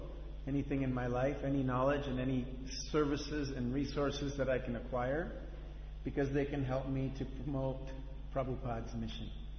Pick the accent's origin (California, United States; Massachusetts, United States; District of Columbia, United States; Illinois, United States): California, United States; Los Angeles; I'm from Los Angeles, California.